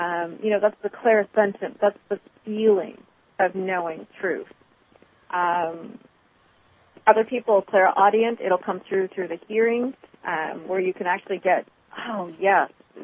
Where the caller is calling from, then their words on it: Minnesota, United States; I'm from calling from Minnesota.